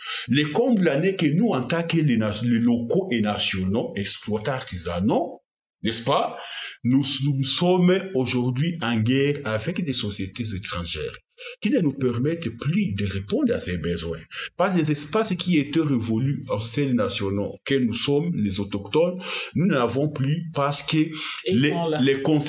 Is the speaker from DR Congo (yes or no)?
yes; South Kivu, DR Congo; vous connaissez chez nous, au Burega, on est beaucoup soumis à la coutume